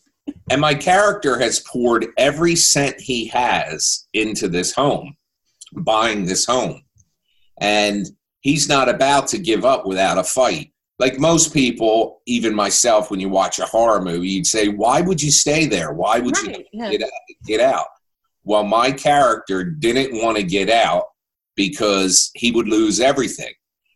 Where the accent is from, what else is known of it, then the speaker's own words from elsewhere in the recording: New Jersey, United States; I've been born and raised in South Jersey.